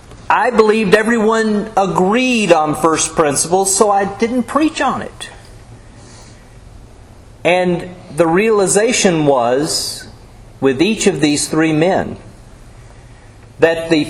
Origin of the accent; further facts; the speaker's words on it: Nashville, Tennessee, United States; Growing up in Nashville, I was privileged to know three of the prominent preachers.